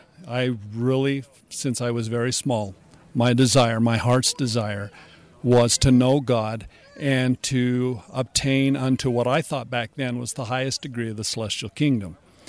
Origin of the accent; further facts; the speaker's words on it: Salt Lake City, Utah, United States; Well, my family has been Mormon for like five and six generations. And I grew up in Salt Lake as a mainstream, what we call modern-day Mormon.